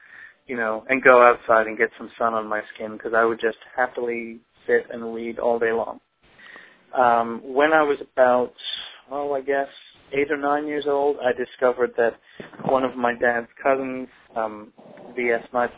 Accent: Canada; also born or lived in Trinidad / England; I was born in Trinidad, and I went to school there. I attended school in England as well, and spent most of my school days in Canada. My parents were, my father was Trinidadian, my mother was English.

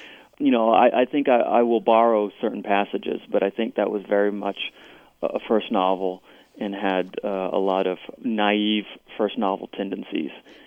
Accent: United States; I think I view myself as very American. And in many ways, I'm an outsider to Vietnamese culture as well, to Vietnam.

